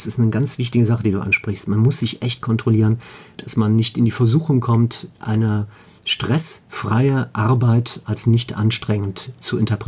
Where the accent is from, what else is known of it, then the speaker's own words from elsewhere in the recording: Mönchengladbach, North Rhine-Westphalia, Germany; Ich komme vom Niederrhein aus Mönchengladbach. Das sagt jetzt den meisten Leuten nichts.